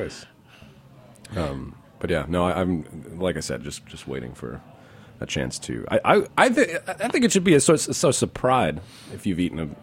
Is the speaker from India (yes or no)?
no; Syracuse, New York, United States; I'm from Syracuse, New York.